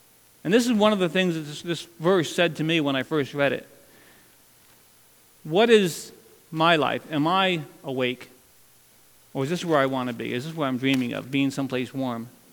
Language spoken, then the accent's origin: English; Connecticut, United States; And my paradigm from growing up in Connecticut was always that a person that goes into the ministry is like Pastor Ray